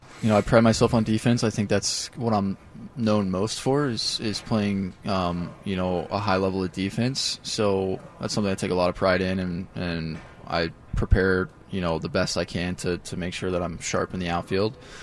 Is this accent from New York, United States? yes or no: no; Cincinnati, Ohio, United States; I'm from Cincinnati. So you're going to have to go from Cincinnati all the way out to San Diego.